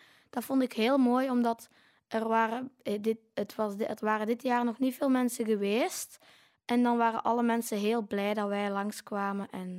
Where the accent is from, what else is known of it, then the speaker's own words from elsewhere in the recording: Holsbeek, Flanders, Belgium; Ik kom uit Holsbeek en ben 11 jaar.